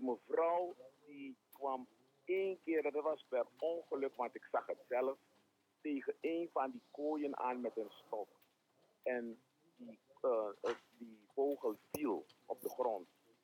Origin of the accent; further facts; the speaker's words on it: Suriname; Ja. Ik kom ook uit Suriname.